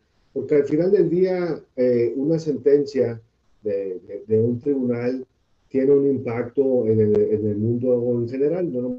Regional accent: Monterrey, Nuevo León, Mexico; Yo soy originario de Monterrey y mi papá tenía un negocio

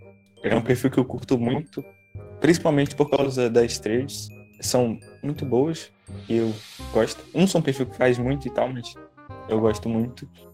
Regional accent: Rio de Janeiro, Brazil; Eu sou do Rio, né? Obviamente, pensei no RJ.

